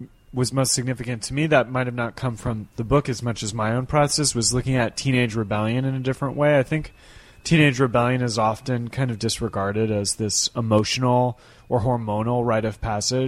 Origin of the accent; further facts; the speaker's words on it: San Jose, California, United States; I grew up in San Jose.